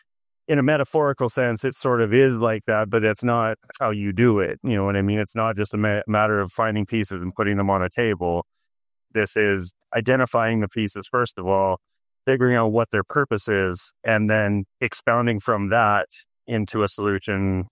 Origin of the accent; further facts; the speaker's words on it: Canada; my being Canadian really had nothing to do with the fact that I was looking into Montreal.